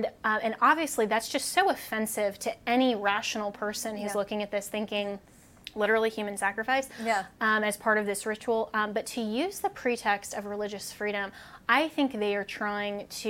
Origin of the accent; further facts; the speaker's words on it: Colorado, United States; out of my home state of Colorado